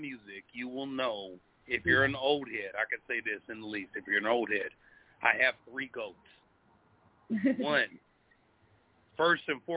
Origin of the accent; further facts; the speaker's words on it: Portland, Oregon, United States; You know, and I'm from the West. I'm born and raised in the city of Portland, 503, north side to the death, you know.